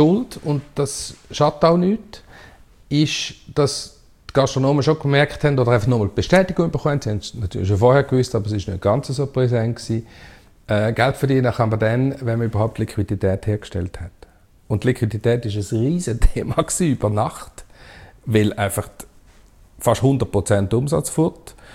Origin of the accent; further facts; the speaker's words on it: Schaffhausen, Switzerland; ich komme ja aus Schaffhausen und dort hat es ja viele auch ländliche Gegenden und Restaurants und so.